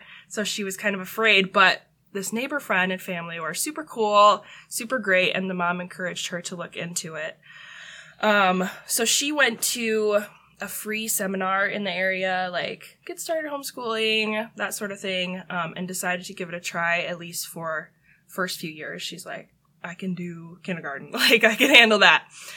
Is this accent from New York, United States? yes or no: no; South Carolina, United States; moved away as an adult; I grew up in South Carolina my whole life until I went to college in Minnesota and then made my way over here.